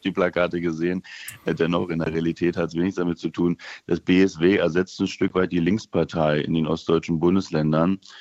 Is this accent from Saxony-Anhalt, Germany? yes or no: yes; Saxony-Anhalt, Germany; Ich bin selber aus Sachsen-Anhalt, wo wir glücklicherweise etwas stabiler unterwegs sind.